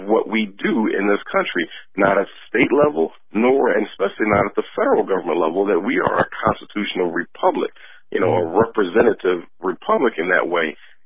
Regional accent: Germany; I grew up overseas in Europe in the 80s, and you know, in Germany.

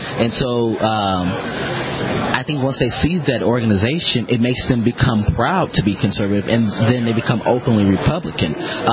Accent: Chicago, Illinois, United States; born there; I was born in Chicago, but it didn't say it.

